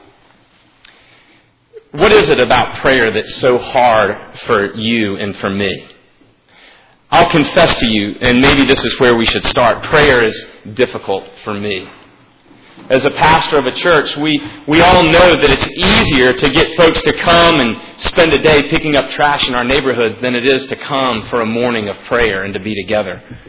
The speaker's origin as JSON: {"language": "English", "town": "Lookout Mountain", "region": "Georgia", "country": "United States", "accent": "Southern", "said": "my accent, which you might have recognized, unlike Chris's. But different nonetheless, is from the South. I come from Lookout Mountain, Georgia"}